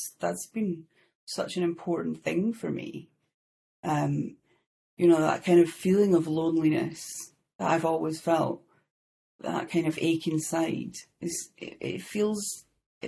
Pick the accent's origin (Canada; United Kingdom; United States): United Kingdom; Shetland, Scotland; I'm from Shetland to anybody who doesn't know. Shetland is a very little island, the most kind of northerly part of the UK. It's like the it's a tiny little island off of Scotland.